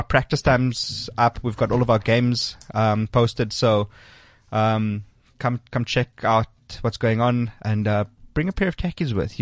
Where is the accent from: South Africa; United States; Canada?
South Africa; Lenasia, Gauteng; I mean, I grew up in Lanesia.